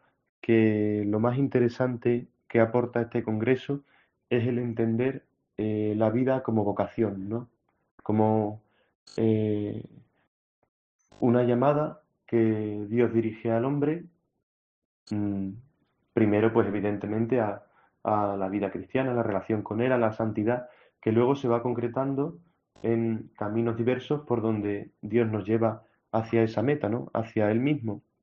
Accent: Villanueva de la Serena, Extremadura, Spain; Yo soy de Villanueva de la Serena, de la parroquia de San Francisco.

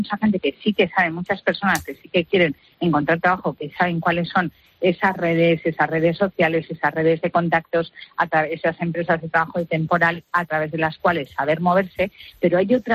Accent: Palencia, Castile and León, Spain; yo que soy de provincias, de Palencia, con P

